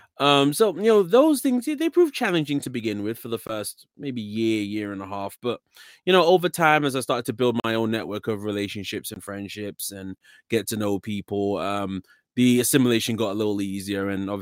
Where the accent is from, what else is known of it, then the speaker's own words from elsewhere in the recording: London, United Kingdom; now in United States; I have a little bit of an accent. I'm from London originally. So born and raised in London back in the UK and moved over here to the US in April of 2017. So I've been here about 5 years